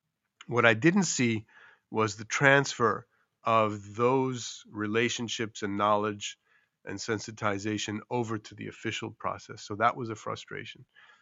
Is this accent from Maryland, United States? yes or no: no; New York, United States; because I am a New Yorker. I am from a military family, and I did grow up in the East Coast of the United States.